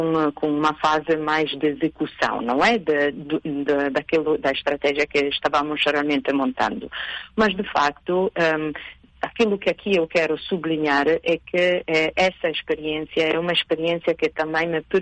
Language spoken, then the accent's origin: Portuguese; Cape Verde; de poder aproximar-me ao meu país de origem e ver de que forma que eu posso continuar a ser útil para o desenvolvimento de Cabo Verde